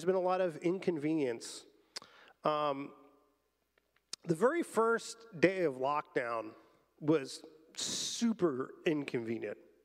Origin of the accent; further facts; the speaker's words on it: Pennsylvania, United States; By the way, I'm from Pennsylvania.